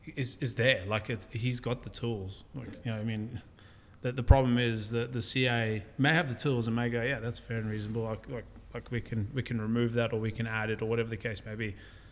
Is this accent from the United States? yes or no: no; South Africa; I was raised in South Africa, as you know.